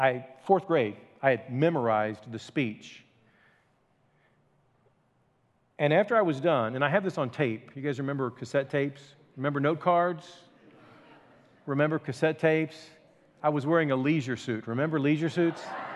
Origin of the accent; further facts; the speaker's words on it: Illinois, United States; maybe one day I would be a leading politician in my home state of Illinois.